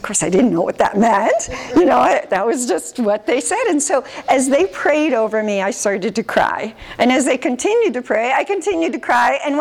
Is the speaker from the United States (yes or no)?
yes; San Diego, California, United States; So I was born and raised in San Diego. So that's really great because I'm a San Diego native.